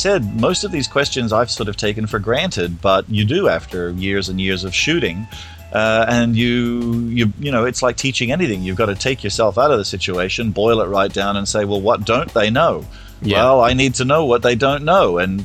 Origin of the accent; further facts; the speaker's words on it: Canada; I'm Canadian, eh? Actually, I'm not even a Canadian citizen.